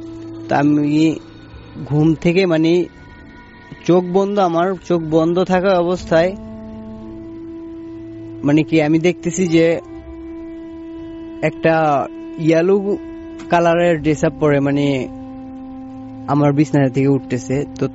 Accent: Daudkandi, Chittagong Division, Bangladesh; আমার গ্রামের বাড়ি দাউদকান্দিতে, মানে কুমিল্লাতে, আর আমার নানুর বাড়ি হচ্ছে চট্টগ্রাম।

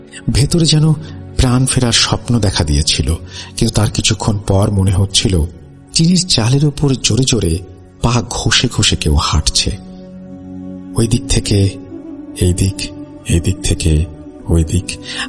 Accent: Bangladesh; now in Saudi Arabia; আমি বাংলাদেশ ছেড়ে সৌদি আরবে চলে আসলাম। মনে মনে ভাবছিলাম, এই বুঝি সবকিছু আমি পেছনে ছেড়ে এসেছি।

